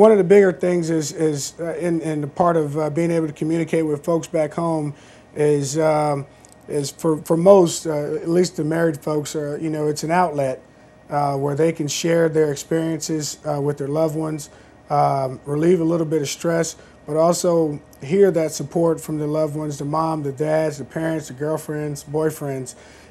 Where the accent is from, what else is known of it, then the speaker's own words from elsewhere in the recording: Fort Campbell, Kentucky, United States; I'm originally from Fort Campbell, Kentucky. Pretty much grew up most of my life in a military brat